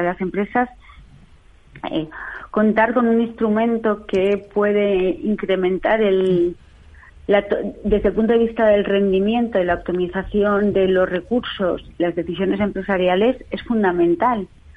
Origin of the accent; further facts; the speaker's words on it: Valencian Community, Spain; yo soy valenciana